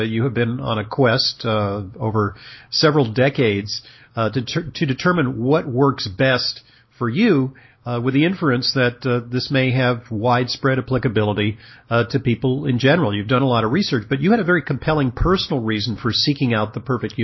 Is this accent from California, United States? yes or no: yes; Santa Monica, California, United States; Okay, funny, because I'm actually from that neck of the woods. I'm from Santa Monica, California, so we were near neighbors.